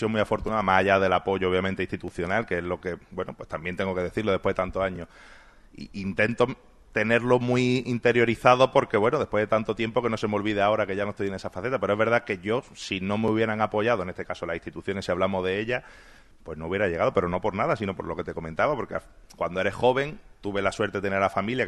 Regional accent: Spain; como deportista o como españoles

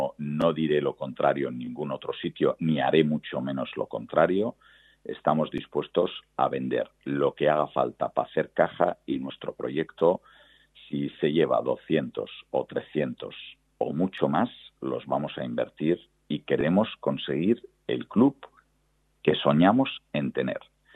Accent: Asturias, Spain; now in Málaga, Spain; mis hijos han nacido en el Carlos Haya, me siento malagueño de ADN, aunque soy asturiano, y malagueño 100% de adopción

